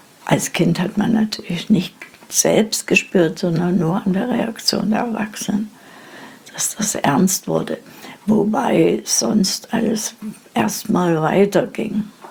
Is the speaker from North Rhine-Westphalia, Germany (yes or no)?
no; Dresden, Saxony, Germany; also born or lived in Leipzig; Geboren bin ich am 6. Mai 1930 in Leipzig. Aufgewachsen bin ich in Dresden.